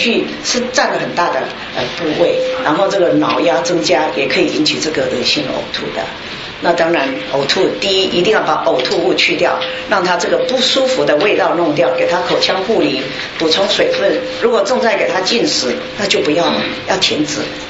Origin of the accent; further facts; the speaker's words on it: Taiwan; 我是台湾人